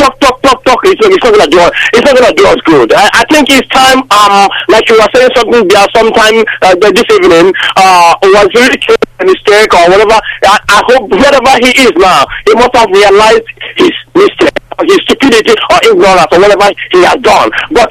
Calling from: Manchester, North West England, United Kingdom; I'm calling from Manchester.

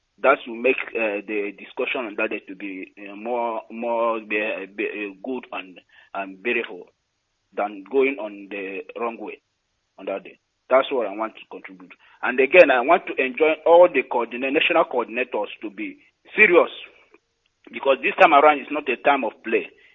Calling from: Dakar, Senegal; I'm calling from Dakar, Senegal.

